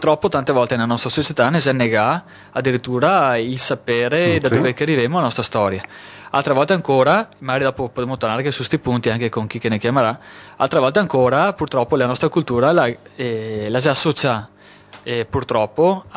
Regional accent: Valdagno, Veneto, Italy; moved away; vengo da Valdagno, provincia di Vicenza, anni purtroppo che non abito più là, però i miei genitori sono nati su una contrada

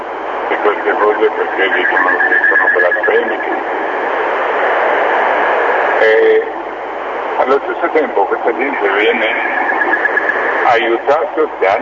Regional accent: Iran; born there; Italian is a second language; moved away; Perché sono nato in Iran. E purtroppo da 24 anni che non riesco ad andare in Iran

